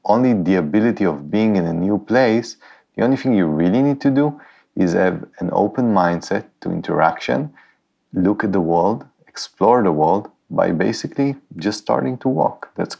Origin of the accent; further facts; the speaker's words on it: Haifa, Haifa District, Israel; I'm sending you my regards from Haifa, my hometown. I'm just in the end of my nomadic trip back home before going to another nomadic wave.